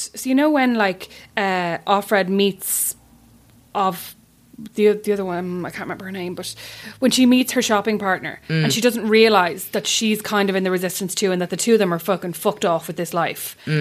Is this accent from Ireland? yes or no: yes; Kildare, Ireland; I'm from Kildare. Yeah, pretty much. I don't have a Kildare accent at all.